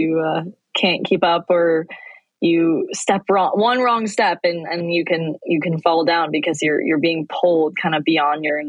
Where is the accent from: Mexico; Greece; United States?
United States; Michigan; I'm from Michigan, so it's not very Western.